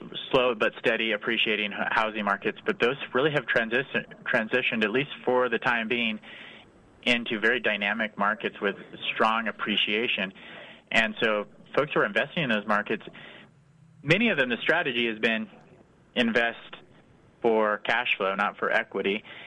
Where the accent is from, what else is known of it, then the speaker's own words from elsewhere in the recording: Kansas, United States; maybe just because I grew up in Kansas and I know that heartland kind of market.